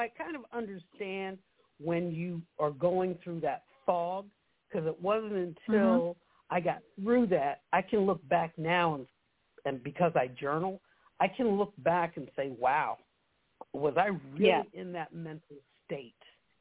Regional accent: Munich, Bavaria, Germany; also born or lived in New York; now in United States; I'm a transplant from New York to Virginia. Actually, from Munich, Germany.

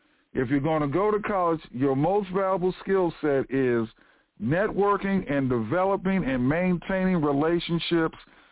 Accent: Washington, District of Columbia, United States; also born or lived in Texas; because I'm originally from Washington, D.C.

